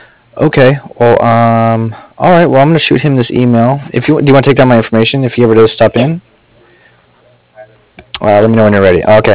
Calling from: Cardiff, Wales, United Kingdom; Yeah. And I am actually calling from Cardiff.

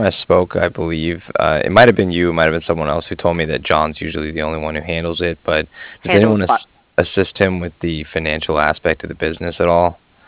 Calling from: Cardiff, Wales, United Kingdom; And I was calling from Cardiff. That's Cardiff, like Frank.

